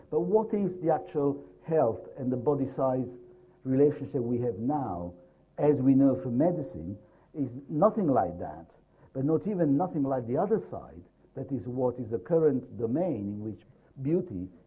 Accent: Naples, Campania, Italy; English is a second language; I come from Naples originally. This is a Mediterranean country.

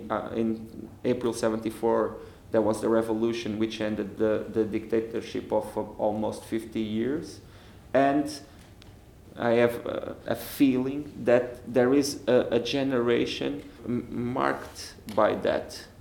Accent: Portugal; born there; English is a second language; And that in Portugal means a lot, because I was born in September 1974.

